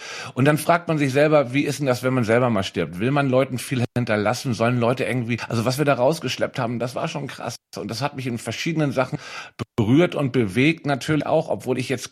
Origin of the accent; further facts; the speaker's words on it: Hamburg, Germany; mal was Geiles für Hamburg zu tun und irgendwas zu machen für meine Heimatstadt